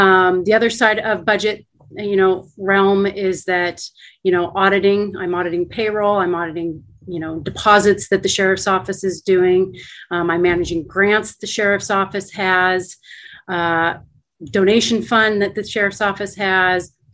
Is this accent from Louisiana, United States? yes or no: no; University Place, Washington, United States; moved away as an adult; also born or lived in Juneau, Alaska; born and raised in University Place, Washington, which is just a small town outside of Tacoma. Married early, 21, got the opportunity by my oldest brother to move to Juneau, Alaska